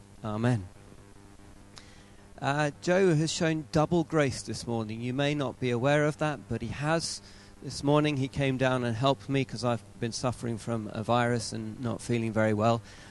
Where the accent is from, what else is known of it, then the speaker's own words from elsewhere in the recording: England, United Kingdom; And I suppose as an English person and other English people here